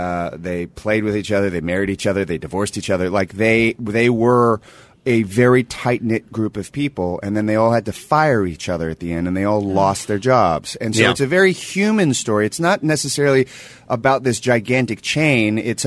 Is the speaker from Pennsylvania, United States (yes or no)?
no; Sacramento, California, United States; I mean, I grew up in Sacramento, which is where Tower was originated from.